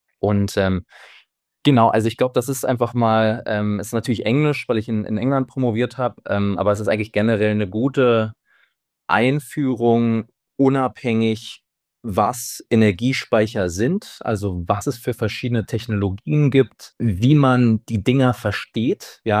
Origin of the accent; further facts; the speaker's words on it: Berlin, Germany; ich bin Gründer und oder einer der Mitgründer und CEO von DVLP.energy. Ich komme ursprünglich aus Berlin